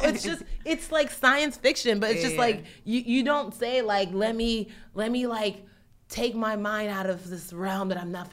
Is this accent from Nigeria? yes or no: yes; Nigeria; Even being Nigerian, I can tell you about what it is to be a Nigerian Igbo woman